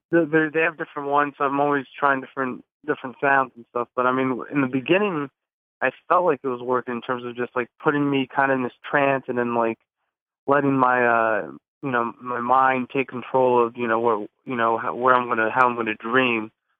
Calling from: New Jersey, United States; calling from New Jersey.

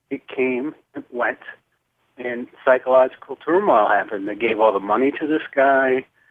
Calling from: Connecticut, United States; from Connecticut.

